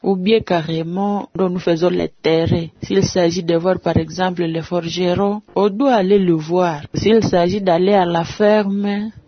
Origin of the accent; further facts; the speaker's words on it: Butembo, North Kivu, DR Congo; Et tout ce séjour ici chez nous à Boutembo.